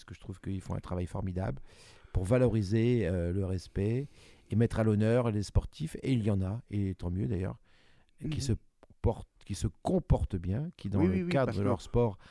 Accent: Brittany, France; je suis breton

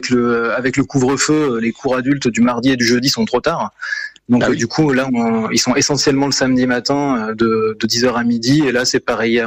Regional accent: Île-de-France, France; comme on est de l'Île-de-France

